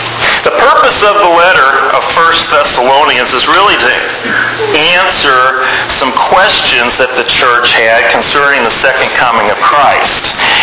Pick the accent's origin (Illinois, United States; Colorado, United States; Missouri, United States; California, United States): Missouri, United States; St. Louis; I can remember, even as a little boy, when I was growing up, I grew up in the St. Louis area